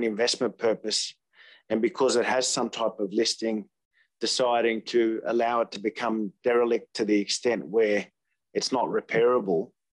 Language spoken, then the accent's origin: English; Croydon, New South Wales, Australia; as a young boy growing up in Croydon, I remember going to Croydon Public School and we used to jump the fence